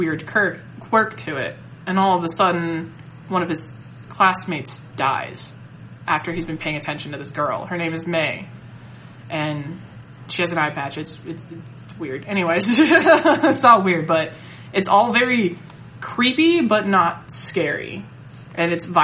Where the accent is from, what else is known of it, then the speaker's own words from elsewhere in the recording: United States; this might just be because I'm American